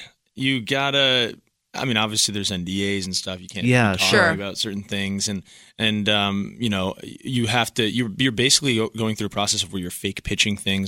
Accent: Rochester, New York, United States; I was like, I'm from Rochester, New York, and stuff like that.

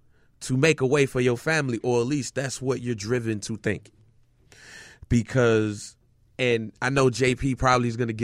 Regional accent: Chicago, Illinois, United States; Because growing up on the west side of Chicago, where I grew up on Chicago Avenue in Laramie

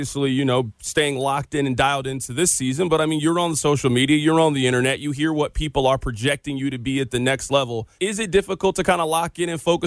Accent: Kansas City, United States; You know, I'm from Kansas City. You're from St. Louis.

